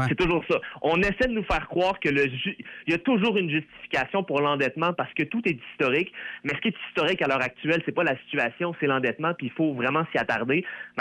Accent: Quebec, Canada; Moi, en tant que Québécois

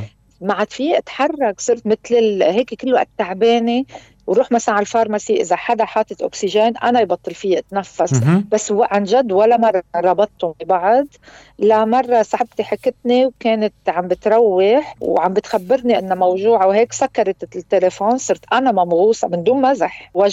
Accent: Lebanon; moved away; يعني أنا لبنانية، ومع أنه قال لي هون 30 سنة رح يصيروا بس دمي وروحي لبنانية.

